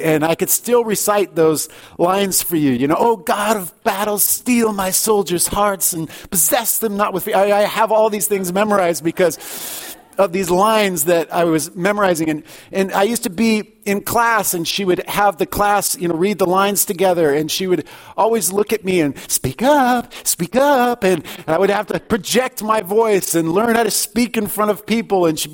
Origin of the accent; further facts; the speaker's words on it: Alaska, United States; I was struggling at having left my relationships, my friends, as a boy growing up in Alaska and having to start all over again.